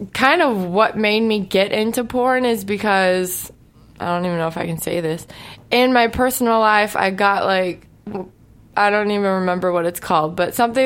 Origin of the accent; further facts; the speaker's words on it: Switzerland; also born or lived in Houston, Texas, United States; I'm originally from, I was born in Houston, Texas, and I claim Houston as like my home base, but I was raised in Switzerland.